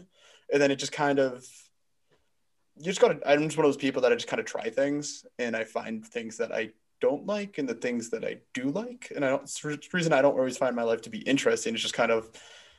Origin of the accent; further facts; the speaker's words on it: Boston, Massachusetts, United States; I'm originally from the Boston area.